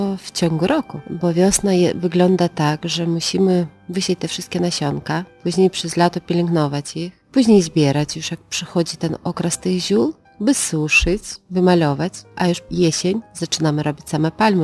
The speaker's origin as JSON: {"language": "Polish", "country": "Lithuania", "said": "U nas na Litwie jest inna moda, jeżeli gdzieś wyjeżdżamy poza granicą, tam jest na kolory inna moda."}